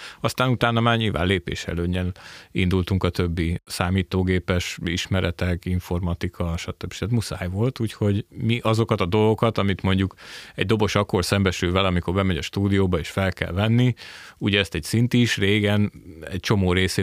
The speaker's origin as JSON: {"language": "Hungarian", "town": "Zalaegerszeg", "region": "Zala", "country": "Hungary", "said": "Most én Zalaegerszegről jövök"}